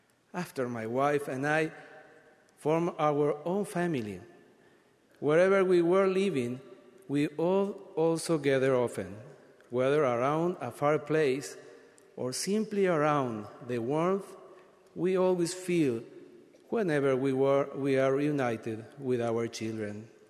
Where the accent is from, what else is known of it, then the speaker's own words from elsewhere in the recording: Minas, Lavalleja, Uruguay; English is a second language; cold during the winter in my hometown of Minas, Uruguay.